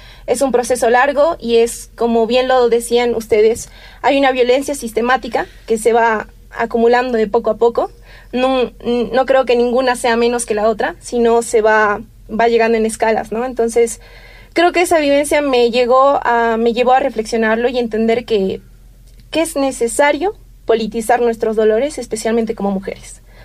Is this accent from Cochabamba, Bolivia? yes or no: no; La Paz, Bolivia; me crié y me construí en un hogar de orígenes quechuas, costumbres quechuas, mis papás, mis abuelos son de allá. Entonces, soy de La Paz, pero mi corazón es de Chayanta, un pueblo de Norte Potosí, un pueblo de encanto